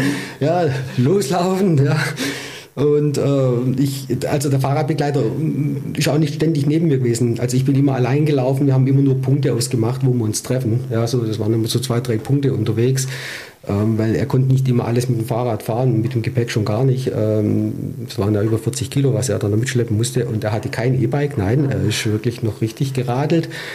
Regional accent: Reichenbach, Germany; Städte, wo ich her bin, hier in Reichenbach, wo mein Lebensmittelpunkt natürlich seit Geburt ist, ja, und auch wo meine Wurzeln liegen

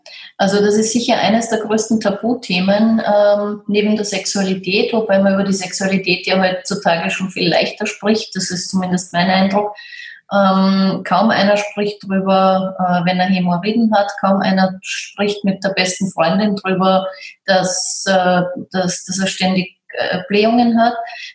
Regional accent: Austria; Also bei uns in Österreich ist es das Sackerl und nicht die Tüte.

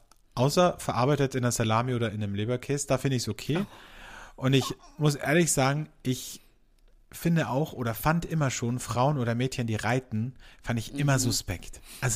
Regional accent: Austria; Bei uns in Österreich

